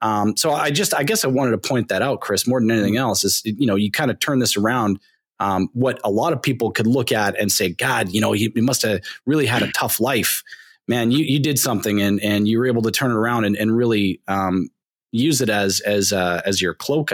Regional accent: Canada; I've only moved a couple of times in my life, and, you know, I'm Canadian.

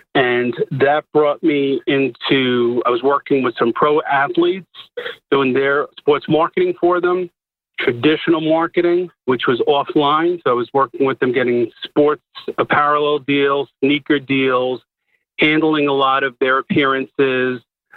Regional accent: Bronx, New York, United States; I was born and raised in the Bronx in the 1970s, hard scrabble environment, lost my father at the age of 5

